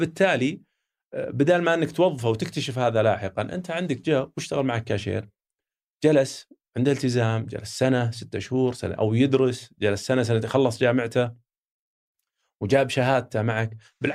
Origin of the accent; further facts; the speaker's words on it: Saudi Arabia; نتأكد أنه ما في أحد يستخدمني أنا لأني أنا سعودي